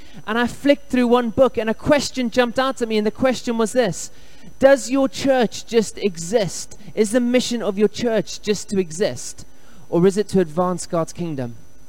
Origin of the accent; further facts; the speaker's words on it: South Africa; I grew up in South Africa, and in South Africa, there's lots of different languages spoken.